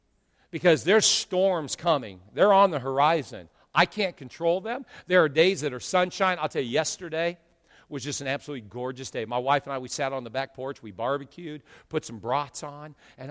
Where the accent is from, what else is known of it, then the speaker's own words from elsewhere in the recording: California, United States; I grew up there, so I'm from there. I'm one. I can say that. No, don't want to go back.